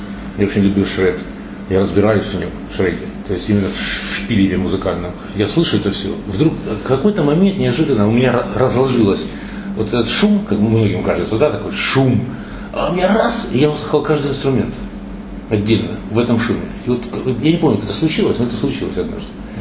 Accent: Kharkiv, Kharkiv Oblast, Ukraine; я же харьковчанин

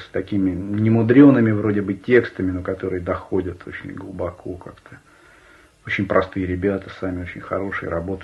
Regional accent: Saint Petersburg, Russia; Мне, как ленинградцу, очень приятно их слушать, потому что я так и не могу разговаривать.

